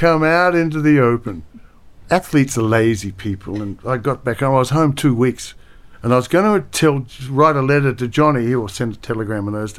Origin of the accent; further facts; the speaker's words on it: Australia; I'm very proud of the fact that I'm an Australian